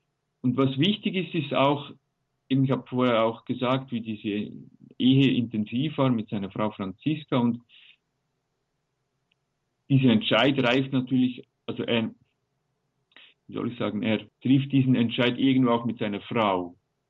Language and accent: German; Switzerland; würden wir sagen, als Schweizer.